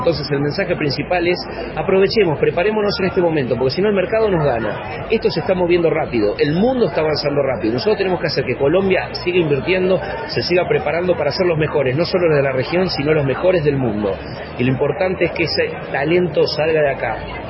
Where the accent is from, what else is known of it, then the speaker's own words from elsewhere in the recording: Argentina; Mira, y acá te puedo hablar como buen argentino también, ¿no?